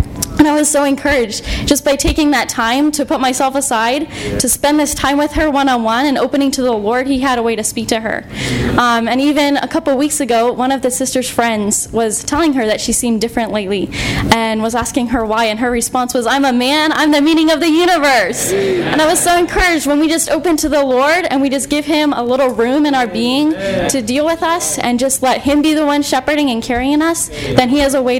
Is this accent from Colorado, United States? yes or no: yes; Denver, Colorado, United States; from Denver, Colorado.